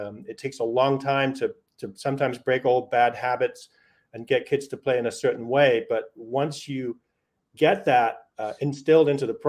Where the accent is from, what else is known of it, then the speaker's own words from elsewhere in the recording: England, United Kingdom; growing up in England